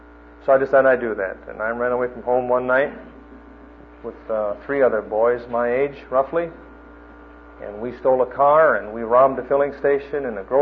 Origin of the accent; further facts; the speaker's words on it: Minnesota, United States; I'm from Minnesota. I'm a Yankee.